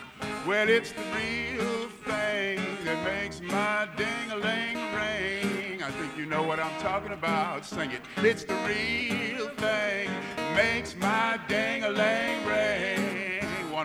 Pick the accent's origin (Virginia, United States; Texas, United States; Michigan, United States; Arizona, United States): Texas, United States; Austin; getting into my hometown of Austin, Texas.